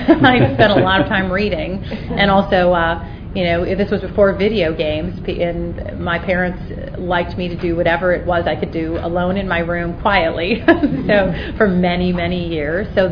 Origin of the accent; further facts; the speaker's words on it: Grand Rapids, Michigan, United States; Grand Rapids. So. Okay. Grand Rapids, Michigan.